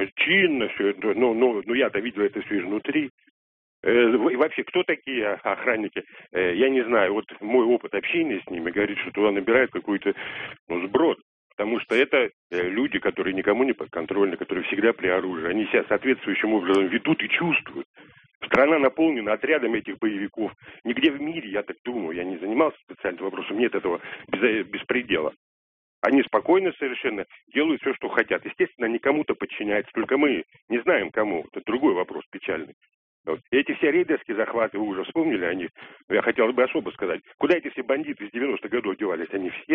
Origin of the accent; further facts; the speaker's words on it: Moscow, Russia; я из Москвы.